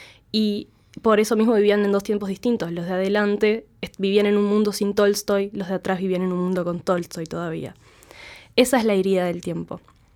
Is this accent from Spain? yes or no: yes; Galicia, Spain; Yo soy de Galicia.